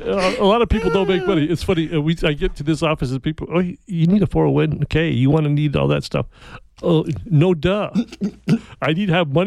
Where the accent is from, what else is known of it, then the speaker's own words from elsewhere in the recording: Santa Fe, New Mexico, United States; I grew up in Santa Fe, New Mexico, and actually have a friend or two playing up there and in the league.